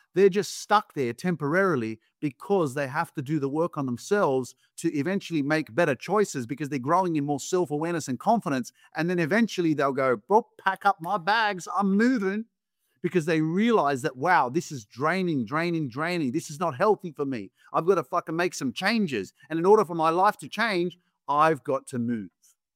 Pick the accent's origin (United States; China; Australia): Australia; back when I was growing up in Australia